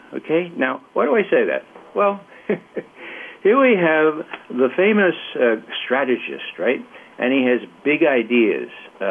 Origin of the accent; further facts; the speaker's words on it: New York, United States; Okay, now I'm from New York, but I'm not talking about bagels and lox.